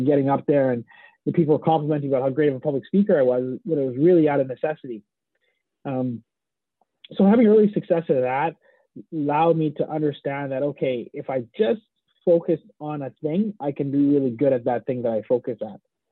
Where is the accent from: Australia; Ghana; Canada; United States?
Canada; born there; two of us were born in Canada. I was born in Canada. And, you know, my mom came over as a nanny